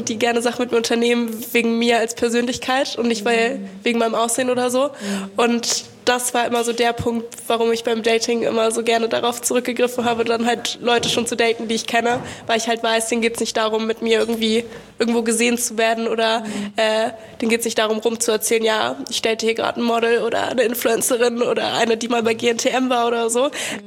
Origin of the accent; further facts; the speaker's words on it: Berlin, Germany; Also ich bin in Berlin aufgewachsen